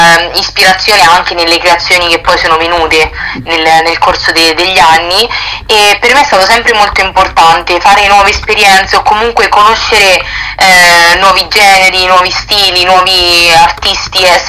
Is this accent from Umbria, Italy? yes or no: yes; Terni, Umbria, Italy; una scuola qua nella mia città, che sono di Terni.